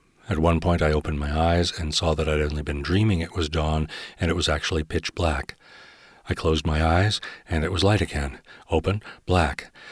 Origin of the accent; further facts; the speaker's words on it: Omaha, Nebraska, United States; I thought, what if it had been San Francisco when I was a kid growing up in Omaha? My life would have been so different.